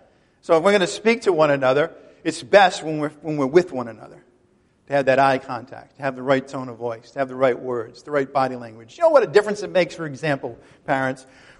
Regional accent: Ireland; I'm Irish. I get the whole turn of the bottle thing, all right? I had a family that majored in it.

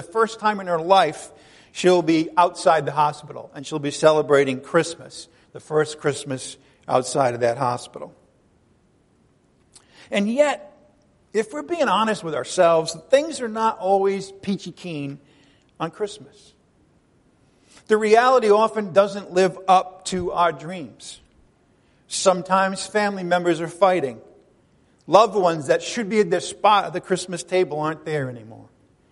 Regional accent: New England, United States; Maybe I'm fond of it because I come from New England.

